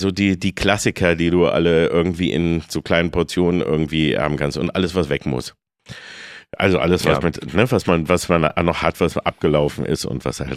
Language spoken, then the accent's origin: German; Peine, Lower Saxony, Germany; also born or lived in Engelbostel; Also ich weiß, also bei uns in Peine oder Engelbostel sogar noch, also wo ich ja zuerst war, ging das saublöde Lied.